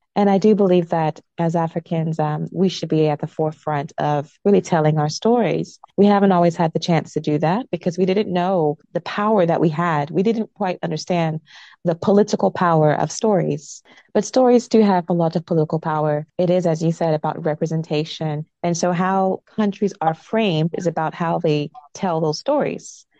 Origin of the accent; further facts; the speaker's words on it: Atlanta, Georgia, United States; I did grow up in America. I was raised in the United States, in Atlanta, Georgia. I emigrated there when I was 2 years old.